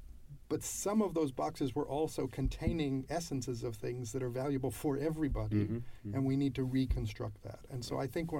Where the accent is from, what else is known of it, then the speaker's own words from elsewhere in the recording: United States; now I'm an American, so I'm speaking about America